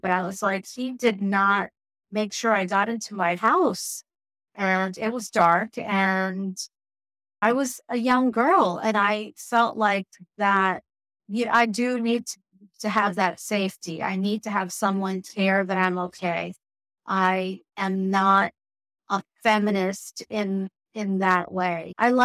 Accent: New York, United States; I grew up in Long Island, and I went to undergrad and medical school in Brooklyn.

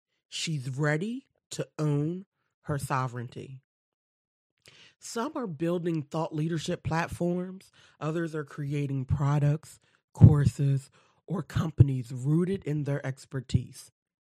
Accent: Delaware, United States; I'm a woman from Delaware, one of the smallest states in the U.S.

